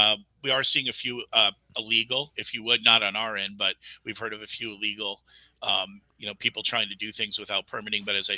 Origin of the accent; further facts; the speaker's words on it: Houston, Texas, United States; you know, I'm from Houston, Texas, and I've never been there.